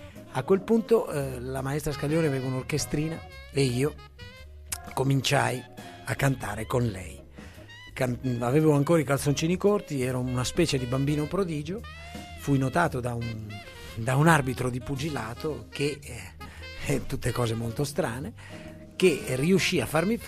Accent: Monghidoro, Emilia-Romagna, Italy; Devo cominciare per forza dal mio paese, da Monghidoro. È un piccolo paesino che è sulla Futa.

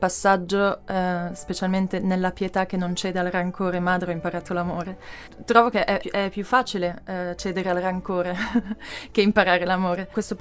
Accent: Arogno, Ticino, Switzerland; moved away as an adult; now in Lausanne, Switzerland; sono danzatrice contemporanea e coreografa, vivo a Losanna, sono nata qui in Ticino e da un bel po' però che non sono più, che non vivo più qui.

